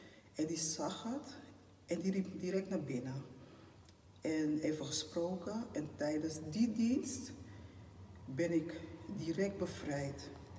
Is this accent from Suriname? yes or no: yes; Suriname; omdat ik ben afkomstig van Suriname. En daar hebben we verschillende culturen